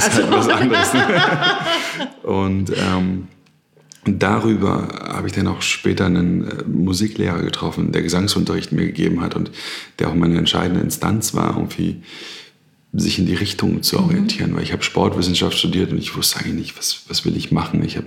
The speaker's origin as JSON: {"language": "German", "region": "Berlin", "country": "Germany", "said": "ich komme aus Berlin, Südneukölln, als Sohn von Beamten"}